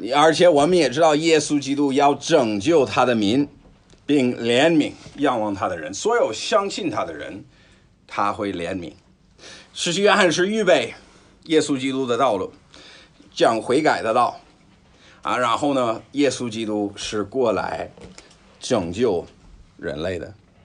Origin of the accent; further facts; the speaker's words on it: Beijing, China; 我们那个时候小时候在北京